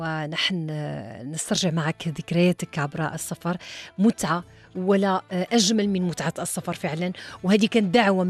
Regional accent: Morocco; بعض الأشياء التي نشتريها في بلدنا المغرب

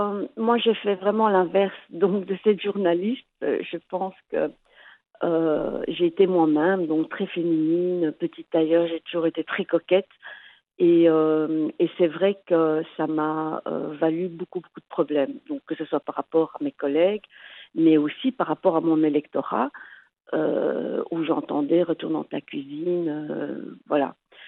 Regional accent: Oujda, Oriental, Morocco; Donc, moi, je suis originaire de Oujda, mais j'ai eu un coup de cœur pour la baie de Tanger.

